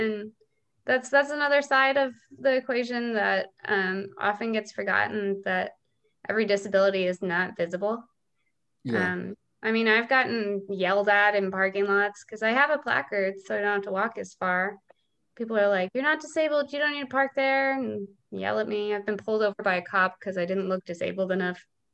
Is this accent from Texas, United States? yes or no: yes; Texas, United States; because growing up in Texas, that was not something really any of us had.